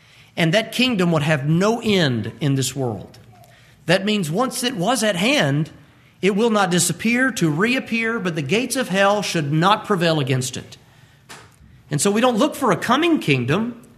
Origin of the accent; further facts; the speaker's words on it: Birmingham, Alabama, United States; also born or lived in Huntsville; I was born in Birmingham, Alabama. I've lived in Birmingham, in the Birmingham metro, and I have lived in Huntsville, Alabama. These are the only places that I have ever called home